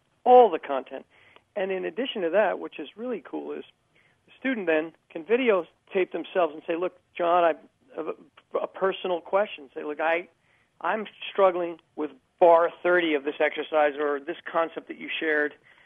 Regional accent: Brooklyn, New York, United States; that I was exposed to jazz so early is that I grew up in Brooklyn

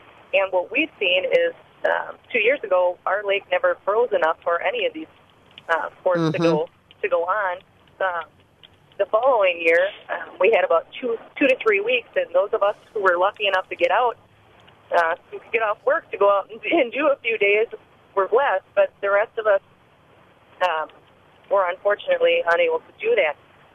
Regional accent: Wisconsin, United States; I'll tell you what, growing up in Wisconsin, I miss the cold.

